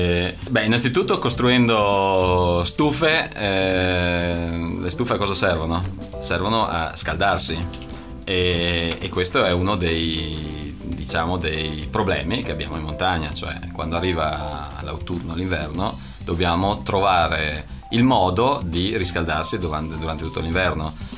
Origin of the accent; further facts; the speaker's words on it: Belluno, Veneto, Italy; non sono originario di Trento ma sono di Belluno originario